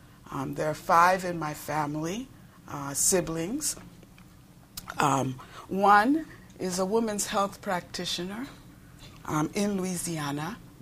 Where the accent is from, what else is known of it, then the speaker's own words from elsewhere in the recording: Panama; I was born and raised my childhood in Panama. For those of you who are challenged geographically, that's Central America.